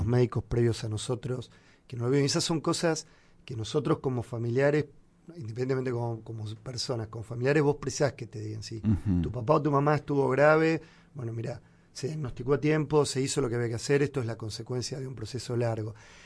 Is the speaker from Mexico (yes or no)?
no; Argentina; me da vergüenza como argentino.